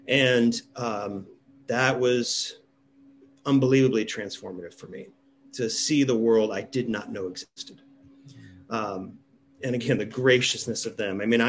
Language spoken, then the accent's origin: English; Fort Wayne, Indiana, United States; moved away as an adult; now in Chicago, United States; So I grew up in Indiana, Fort Wayne, Indiana, nothing too exciting. Couldn't wait to get out of Fort Wayne. So at 18, moved up here